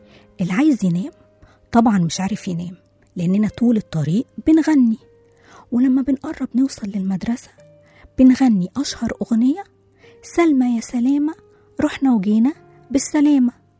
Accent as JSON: {"language": "Arabic", "country": "Egypt", "said": "هو اسمه منكورع، بس احنا مصريين اختصرناه"}